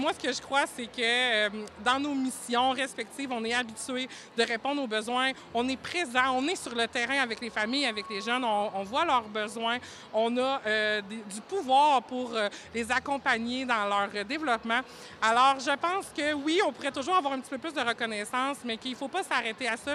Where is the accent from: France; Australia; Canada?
Canada; Saint-Gabriel-de-Rimouski, Quebec; Donc moi, je suis originaire de Saint-Gabriel-de-Rimouski.